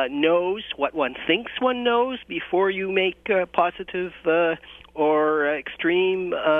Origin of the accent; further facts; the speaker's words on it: Scotland, United Kingdom; I suffer from having been or being a Scottish Presbyterian.